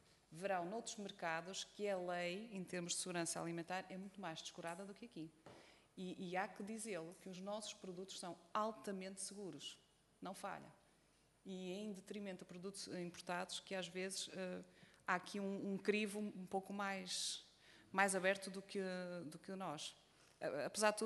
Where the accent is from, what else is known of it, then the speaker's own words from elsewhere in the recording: Portugal; Nós, enquanto portugueses, é os vegetais cozidos, ou seja, na sopa.